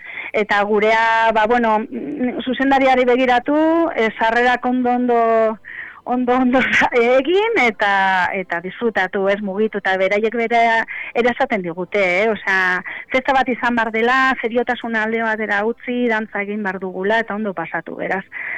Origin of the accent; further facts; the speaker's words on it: Aramaio, Basque Country, Spain; gu Aramaiokoa gara, 1300 biztanle gara.